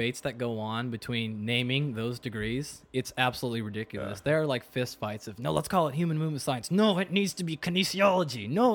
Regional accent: Pacific Northwest, United States; Yeah, and we're both from the Northwest, had nothing to do.

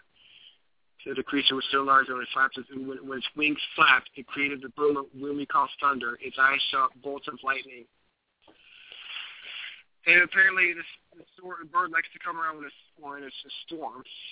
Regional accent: Louisa County, Virginia, United States; I was growing up in Louisa County, Virginia.

